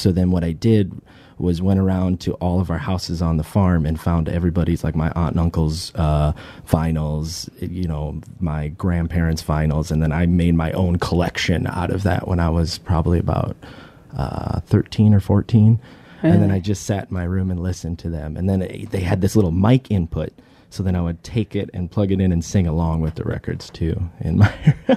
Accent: Parkston, South Dakota, United States; I grew up in Parkston, South Dakota, okay. On a farm just right outside of there.

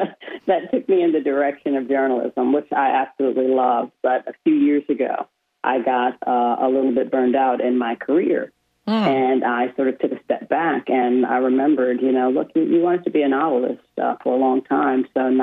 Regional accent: Michigan, United States; I spent all of my childhood and growing up in Western Michigan. Went to WMU. I'm a proud Bronco.

